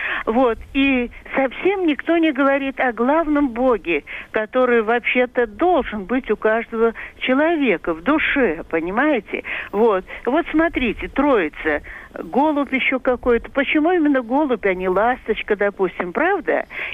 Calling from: Moscow, Russia; Я из Москвы.

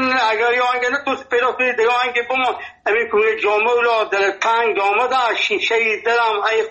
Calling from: Nimruz, Afghanistan; ما 50 سال در ولایت نیمروز هستیم. اینجا لهجه ما لهجه فارسی هست، اینجا لفظی ما لهجه بلوچی هست، اینجا پشتو گفت میزنیم.

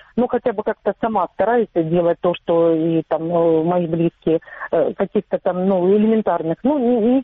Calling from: Donetsk, Donetsk Oblast, Ukraine; Я из неподконтрольного Донецка.

